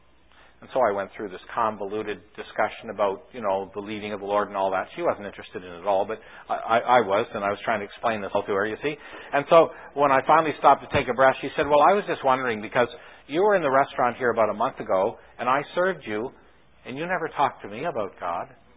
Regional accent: St. Catharines, Ontario, Canada; I'm just from a little town across the lake, St. Catharines.

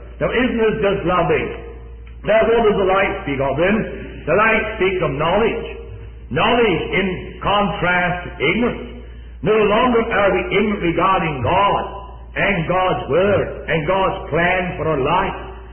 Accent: Scotland, United Kingdom; being a Scotsman, I'm going to answer your question by asking another. Scotsman always does that.

